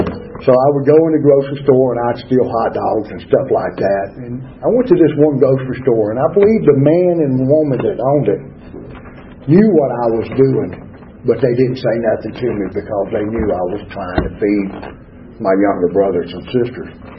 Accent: Georgia, United States; now in Atlanta, United States; when I came up to Atlanta from South Georgia, I had three brothers and sisters that I'd never seen before. They were born up here while I lived down there.

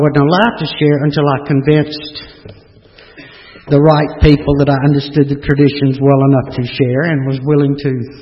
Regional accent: Atlanta, Georgia, United States; I was raised here in Atlanta. Went to Northside High School back when Northside High School was college prep

